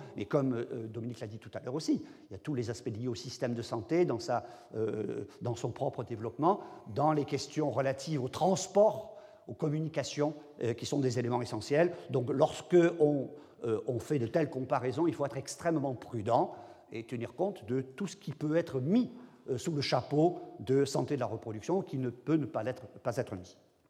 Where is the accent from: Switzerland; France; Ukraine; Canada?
France; on sait les problèmes que ça a posé chez nous, en France.